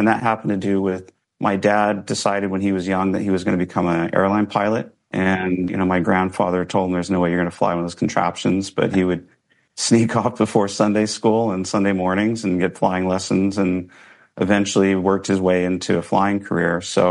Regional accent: Kansas, United States; born there; I was born in Kansas in a small Mennonite community.

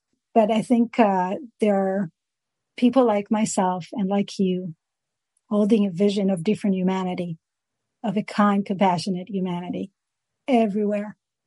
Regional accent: Jerusalem, Jerusalem District, Israel; I just know I had to be born here. I was born and raised in Jerusalem.

